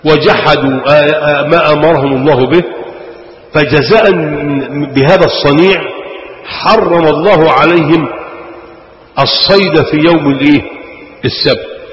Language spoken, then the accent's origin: Arabic; Sharqia Governorate, Egypt; يا عم باكل بس انا راجل شرقاوي